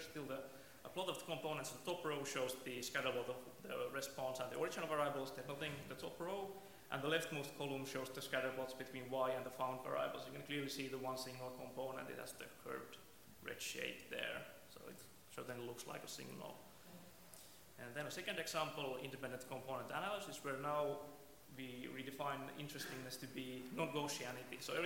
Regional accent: Finland; from Finland

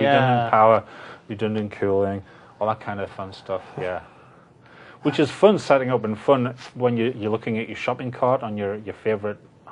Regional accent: Northern England, United Kingdom; I'm from Northern England, so the accent is not quite Scottish, not quite Irish, definitely not New Zealand or Australia or South Africa or anywhere else.

